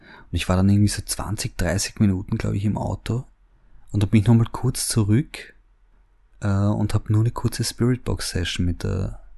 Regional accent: Vienna, Austria; wenn man nachverfolgt als Wiener selber, ja, wo die bei dem Dreh waren, an welchen Spots

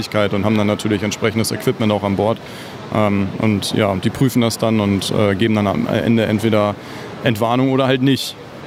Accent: Northern Germany, Germany; Für mich als Norddeutscher, da musste ich mich schon erstmal sortieren.

